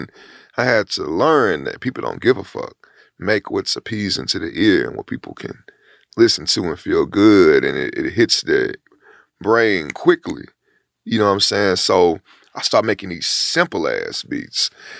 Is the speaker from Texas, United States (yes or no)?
yes; Houston, Texas, United States; I'm from Studiwood.